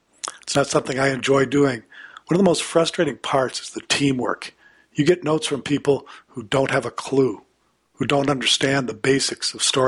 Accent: the South, United States; I grew up in the Jim Crow South, very segregated, racist society. It was almost in my DNA.

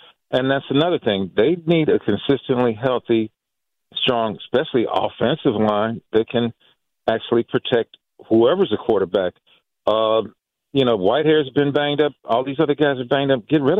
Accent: Chicago, Illinois, United States; Southside, bro.

